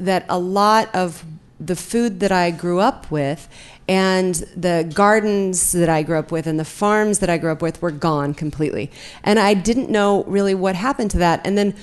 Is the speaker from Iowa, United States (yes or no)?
yes; Iowa, United States; So I grew up in Iowa, and I was detasseling corn when I was 12 years old. I worked on farms my entire childhood.